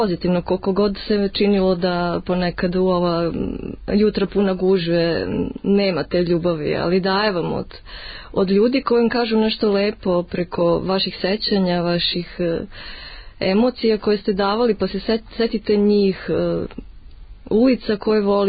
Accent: Kruševac, Šumadija and Western Serbia, Serbia; born there; now in Belgrade, Serbia; kad dolazite u Beograd, u svoj dom, iako ja sam rođena u Kruševcu, naravno volim ga i poštujem, ovde sam mnogo duže

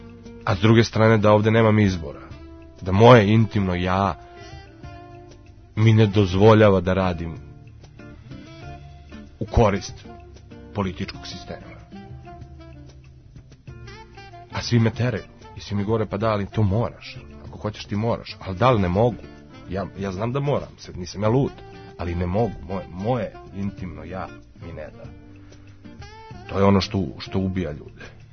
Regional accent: Belgrade, Serbia; ja sam, na primjer, užasno vezan za Beograd i za Srbiju. Meni je jako teško bilo tih 6 mjeseci u Rusiji. Stalno sam osjetio da mi nedostaje moj grad. Mislim, kako ti kažem, ja ga podrazumevam jer sam rođen u njemu.

